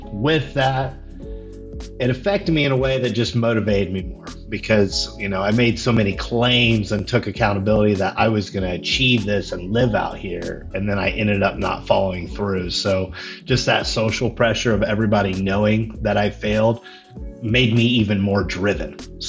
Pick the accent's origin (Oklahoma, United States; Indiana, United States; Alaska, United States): Indiana, United States; moved away as an adult; now in Austin, United States; So I moved from Indiana, my home state, to Austin.